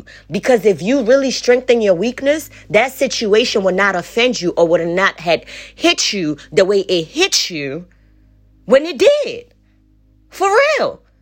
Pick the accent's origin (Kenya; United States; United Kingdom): Kenya; Y'all know I'm from Kenya.